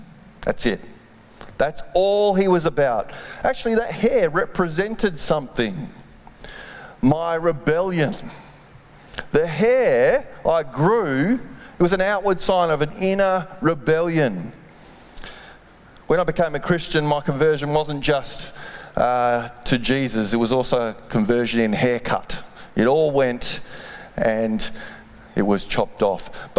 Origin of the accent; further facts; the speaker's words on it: Perth, Western Australia, Australia; Pretty normal bloke growing up in Perth, Western Australia.